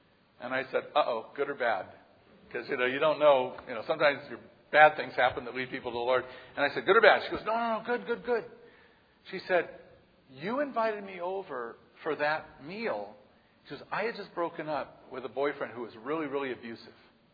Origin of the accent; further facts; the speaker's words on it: San Jose, California, United States; And I said, I'm from San Jose area.